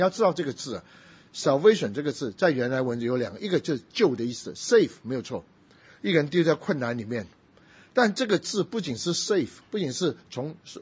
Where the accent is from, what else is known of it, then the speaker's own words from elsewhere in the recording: Taiwan; 我从台湾来的时候